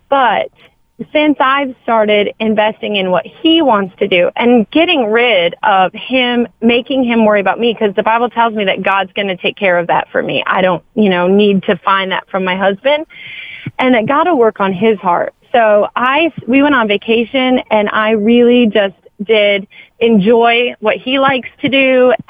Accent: Michigan, United States; I am, which is funny because I'm originally from Michigan

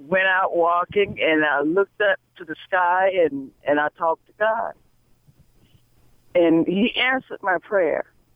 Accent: Florida, United States; Well, I'm from Florida

